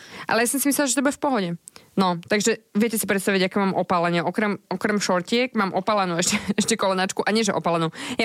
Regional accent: Bratislava, Bratislava Region, Slovakia; Ty si dievča z Oravy, ja som dievča z Bratislavy.

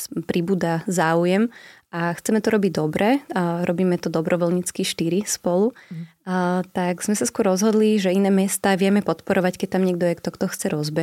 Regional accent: Bratislava, Bratislava Region, Slovakia; ja som vyrastala v 90. rokoch a ako som spomínala, že tiež som z Bratislavy

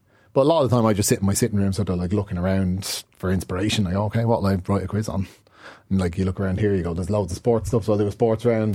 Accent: Rathcoole, Leinster, Ireland; I'm from Rathcoole, so they're my local professional club.

